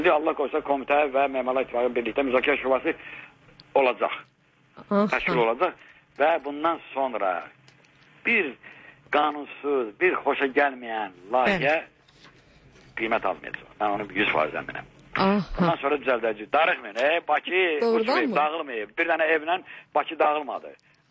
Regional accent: Baku, Azerbaijan; Mən özüm Bakılıyam.

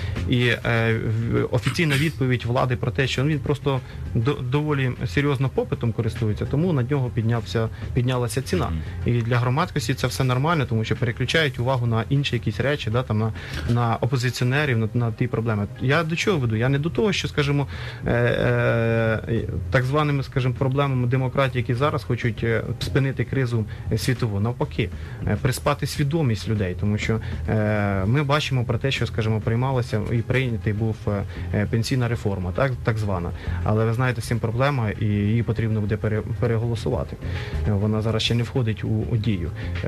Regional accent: Kyiv Oblast, Ukraine; я сам із Сквирського району. Це Київської області.

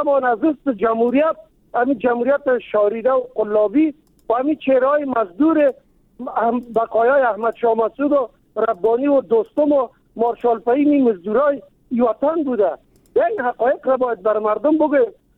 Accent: Kabul, Afghanistan; ما از کابل هستم، یعنی در قوم تاجک ولی مسلمان افغان دوست.

